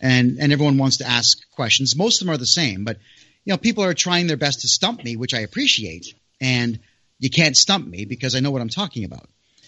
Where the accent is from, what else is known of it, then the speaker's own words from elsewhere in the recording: Mississauga, Ontario, Canada; completely enclosed within my hometown of Mississauga.